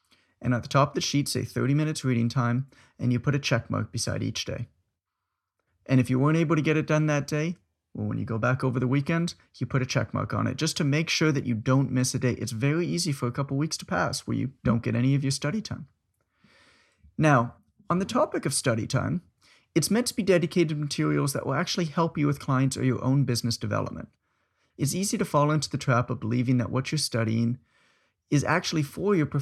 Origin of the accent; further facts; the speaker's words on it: Toronto, Ontario, Canada; I'm back in my hometown of Toronto enjoying the warm weather